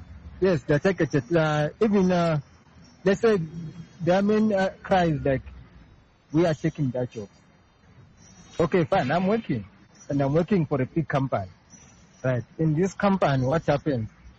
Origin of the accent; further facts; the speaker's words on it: Zimbabwe; now in South Africa; I tell them that I come from Zimbabwe.